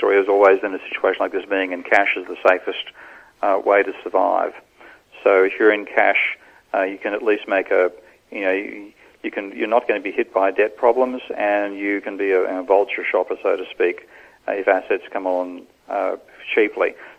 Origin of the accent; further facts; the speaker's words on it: Australia; none at all in my home country, because we still think we're doing, we're doing brilliantly down under.